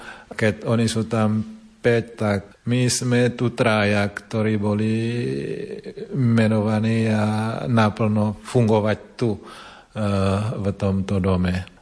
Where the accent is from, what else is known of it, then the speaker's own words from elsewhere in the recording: Indonesia; A ja pochádzam z Indonézie.